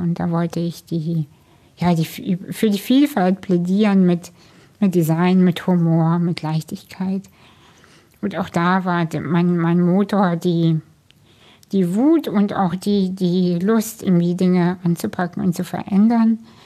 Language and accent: German; Kazakhstan; now in Germany; ich komme aus einer Arbeiterfamilie, wir sind aus Kasachstan emigriert.